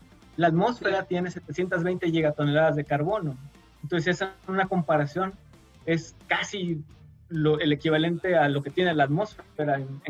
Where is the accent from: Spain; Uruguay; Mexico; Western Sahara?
Mexico; now in Punta Arenas, Chile; No solo soy de México, sino que soy de una zona tropical de México. Entonces el cambio de la zona tropical a la parte subantártica aquí en la región de Magallanes ha sido difícil.